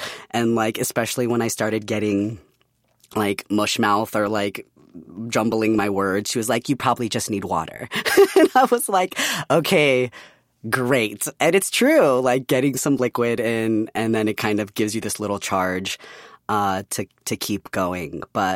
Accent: San Francisco, California, United States; We're Bay Area twins. I grew up in San Francisco area.

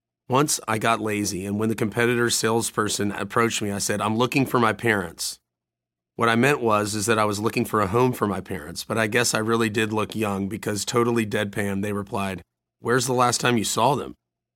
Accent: South Carolina, United States; he asked me where I was from. I said I was from South Carolina, and so was he.

